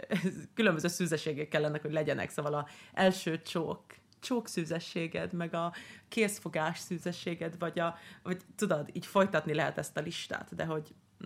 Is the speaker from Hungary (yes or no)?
no; Sweden; mikor felnőttem Svédországban